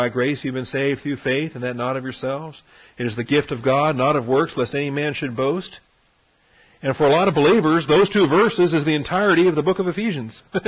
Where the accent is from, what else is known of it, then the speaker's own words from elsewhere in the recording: West Coast, United States; Of course, I'm from the West Coast.